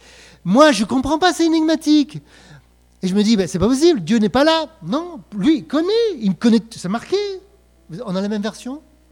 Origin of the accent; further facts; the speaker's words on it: Montreal, Quebec, Canada; Je viens de Montréal. Donc quand on sort de Montréal, c'est à l'autre bout du monde déjà.